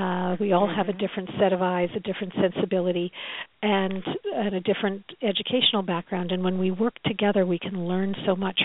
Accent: Canada; now in Seattle, United States; Yeah, I'm Canadian.

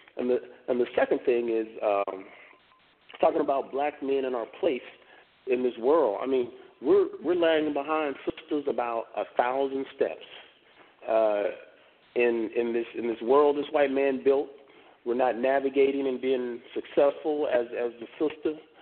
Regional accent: Houston, Texas, United States; Oh, by the way, I'm from Houston.

